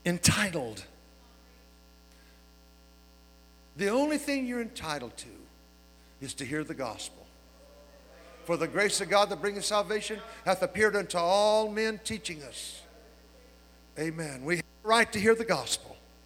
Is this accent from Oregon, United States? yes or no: no; Oildale, California, United States; born there; I was born in Oildale. I wasn't even born in Bakersfield. I was born on the wrong side of the river from Bakersfield. I was raised in the projects.